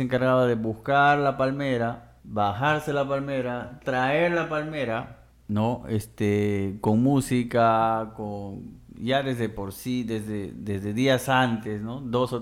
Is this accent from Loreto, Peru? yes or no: yes; Iquitos, Loreto, Peru; Algunos le dicen humilla, como por ejemplo en mi tierra, en Iquitos.